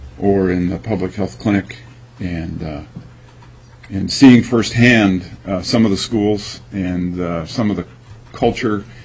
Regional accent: Fairbanks, Alaska, United States; I was born and raised in Alaska. I was born in the territory. And this is very personal to me, so bear with me if you would. I grew up in Fairbanks.

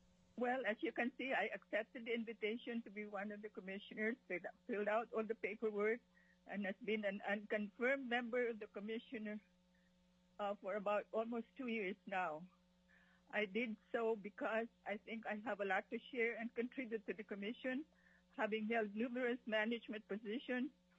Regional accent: Fairbanks, Alaska, United States; a volunteer member of the commission is my way of striving to give back to Fairbanks, where it's my hometown.

